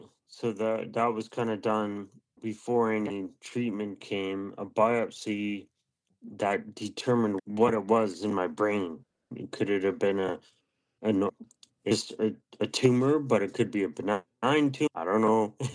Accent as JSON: {"language": "English", "country": "Canada", "said": "Of course, I'm Canadian, so you kind of have to be an ice hockey player."}